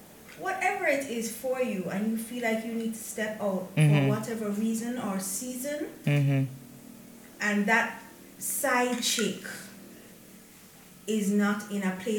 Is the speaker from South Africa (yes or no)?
no; Jamaica; And as I said, as Jamaican women, I don't know if it's unfortunate or fortunate, but we've had to grow this way.